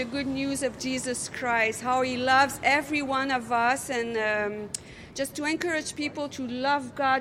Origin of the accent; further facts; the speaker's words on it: Canada; We're from Canada.